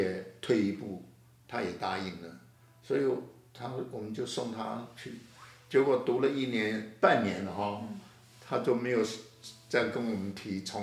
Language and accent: Chinese; Hualien, Hualien County, Taiwan; 因为我们从花莲，他是花莲人，花莲我们很熟，他我说你又回，等于回到我们的老家去